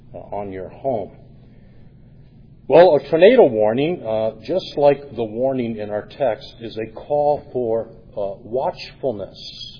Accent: Michigan, United States; I grew up in Michigan, and about this time of year, in that part of the country, maybe a little later, you start thinking about tornadoes.

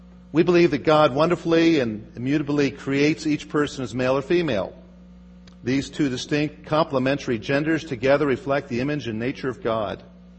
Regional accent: Philadelphia, Pennsylvania, United States; I grew up in Philadelphia, just west of Philadelphia. All around me are brown signs.

